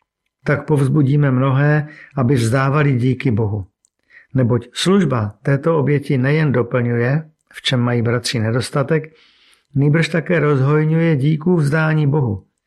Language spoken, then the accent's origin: Czech; Brno, South Moravian Region, Czechia; born there; Narodil jsem se v Brně roku 1975 a pocházím ze smíšeného prostředí. Tatínek komunista, maminka katolička. A i když jsem byl pokřtěn v římskokatolickém kostele, neměl jsem náboženskou výchovu